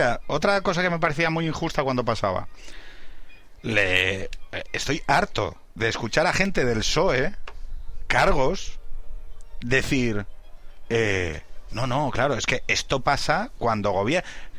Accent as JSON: {"language": "Spanish", "country": "Spain", "said": "me tiene que decir a mí, como ciudadano español"}